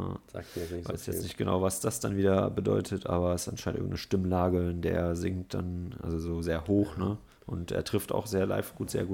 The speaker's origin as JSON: {"language": "German", "region": "Berlin", "country": "Germany", "said": "was man halt so als Berliner macht"}